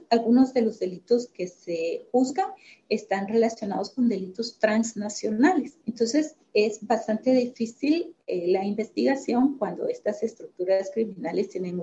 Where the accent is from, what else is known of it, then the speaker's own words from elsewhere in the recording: Guatemala; Lo recibo también como una esperanza de cambio en mi país y como una motivación para seguir adelante, como una visibilización de que en Guatemala hay personas que quieren fortalecer el Estado de Derecho